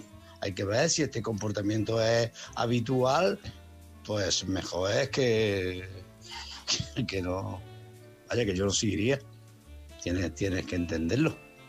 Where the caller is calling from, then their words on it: Málaga, Andalusia, Spain; de Málaga.